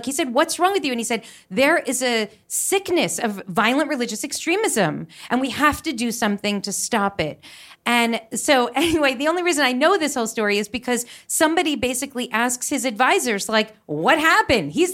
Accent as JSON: {"language": "English", "country": "United States", "said": "he asked me to stand up and speak representing my perspective as an American Jew."}